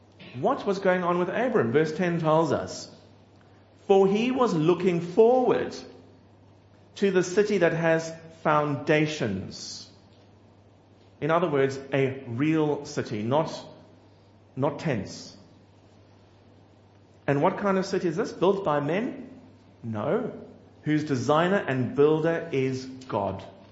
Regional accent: South Africa; Hard to say goodbye to a good church and to say goodbye to roots. Goodbye to family. As the South African Airlines plane took off, tears ran quietly down my face

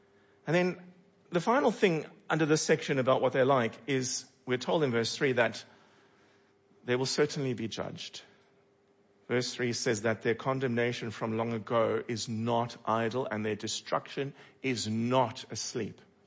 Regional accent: Cape Town, Western Cape, South Africa; I'm originally from Cape Town.

